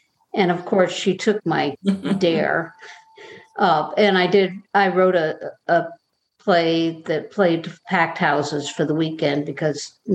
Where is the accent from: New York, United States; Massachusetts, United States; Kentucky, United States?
Massachusetts, United States; Boston; As Debbie says, I come from the Boston area.